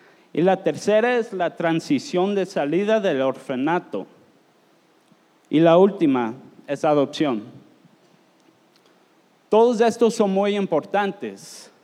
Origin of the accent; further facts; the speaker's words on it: United States; now in Guatemala; Yo soy extranjero, vengo de los Estados Unidos, pero Guatemala hoy es donde yo vivo y yo soy miembro aquí de esta iglesia.